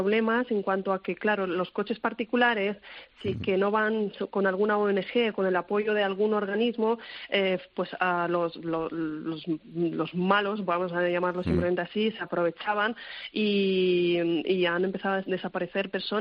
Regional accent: Cherkasy, Cherkasy Oblast, Ukraine; Spanish is a second language; Yo soy del centro de una ciudad que se llama Cherkasy

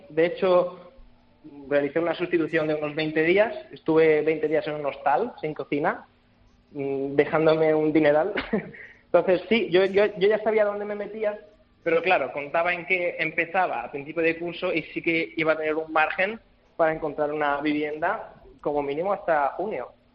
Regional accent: Balearic Islands, Spain; como muchos profesores de las Pitiusas somos de Mallorca

